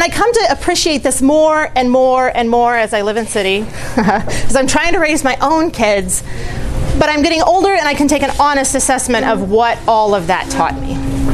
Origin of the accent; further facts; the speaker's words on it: Pilsen, Kansas, United States; because I grew up in Pilsen, Kansas. So if you know where Pilsen is, it's very similar, right?